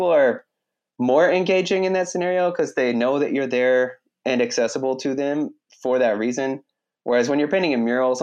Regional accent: Decatur, Georgia, United States; It's because it's where I'm from. And when I was growing up in Decatur, just being an artist it didn't seem like a realistic avenue as a profession.

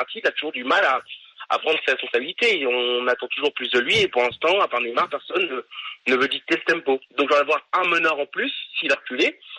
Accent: Paris, Île-de-France, France; Oui, je suis dur, je suis parisien, je suis dur.

